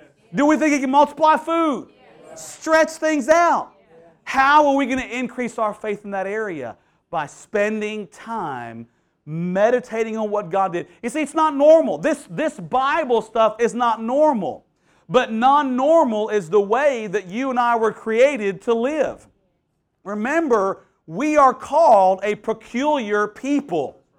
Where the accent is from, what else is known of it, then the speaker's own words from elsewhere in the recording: Houston, Texas, United States; when I was a kid growing up in Houston, I had to memorize a big chapter every month